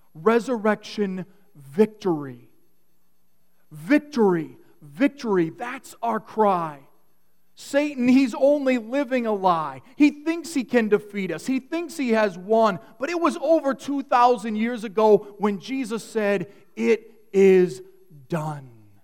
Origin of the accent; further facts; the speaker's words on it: Michigan, United States; For those of you who don't know, I'm from Michigan